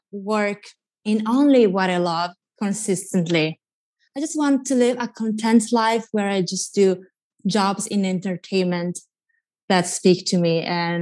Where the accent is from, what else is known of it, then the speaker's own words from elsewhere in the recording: Italy; You know, growing up in Italy, you get to see a lot of, you know, different fashion shows or know about fashion brands.